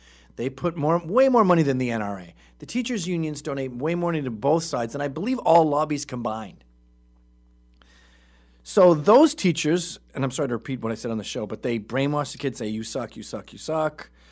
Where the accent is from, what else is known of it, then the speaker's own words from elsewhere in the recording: Bronx, New York, United States; I'm from the Bronx.